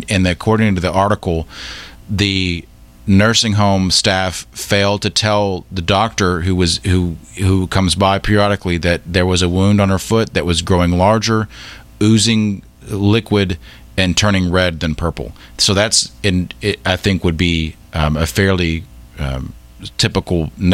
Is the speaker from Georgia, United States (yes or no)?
yes; Georgia, United States; because we're from Georgia and we don't use the word heat register. We use the word vent, heating vent.